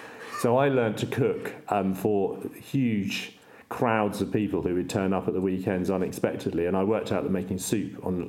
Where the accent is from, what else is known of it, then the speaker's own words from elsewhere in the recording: East of England, United Kingdom; I grew up in East Anglia and I knew everybody.